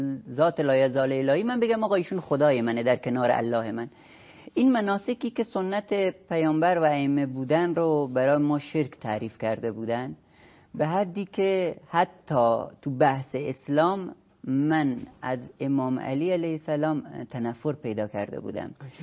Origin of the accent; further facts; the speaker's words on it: Iran; moved away; از ایران خارج شدم،